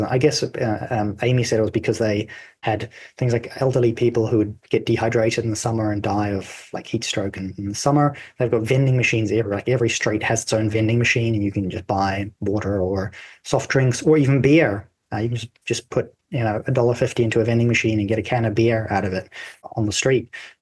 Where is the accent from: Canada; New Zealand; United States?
New Zealand; And then they ask you, where are you from? New Zealand.